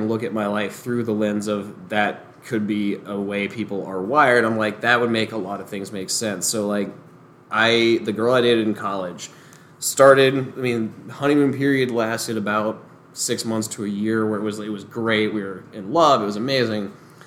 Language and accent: English; Hurricane, West Virginia, United States; I am from West Virginia, and I think a lot of my worldviews would make every West Virginian I ever knew just shit their pants.